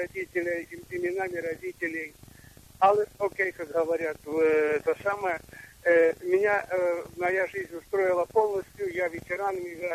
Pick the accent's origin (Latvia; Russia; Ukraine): Ukraine; Lviv, Lviv Oblast; moved away; Я жил во Львове, на Украине, родился в местечке, я местечковый еврей.